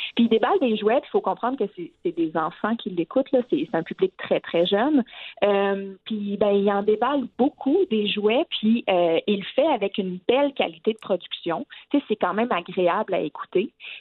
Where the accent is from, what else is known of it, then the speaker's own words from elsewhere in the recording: Quebec, Canada; c'est ma business, oui, de Montréal, mais certainement que j'ai grandi en Outaouais.